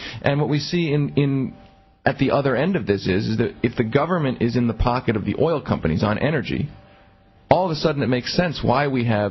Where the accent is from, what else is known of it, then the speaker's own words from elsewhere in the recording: Philadelphia, Pennsylvania, United States; I'm originally from Philadelphia, yeah.